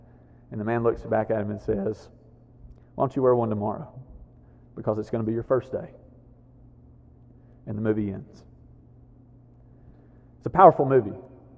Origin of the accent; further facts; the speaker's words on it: Alabama, United States; that happened a lot where I grew up in Alabama. People learn trades, and we need those jobs too.